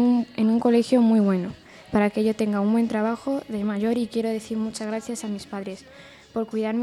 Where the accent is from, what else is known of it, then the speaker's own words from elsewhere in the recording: Brazil; nací en Brasil en el 2001 del 26 de abril.